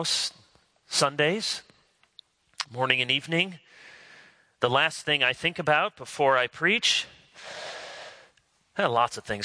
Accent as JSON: {"language": "English", "region": "Michigan", "country": "United States", "tie": "born or raised there", "said": "especially growing up in Michigan when they had to play those Pistons, the Bad Boys, and overcome them, I took a stand."}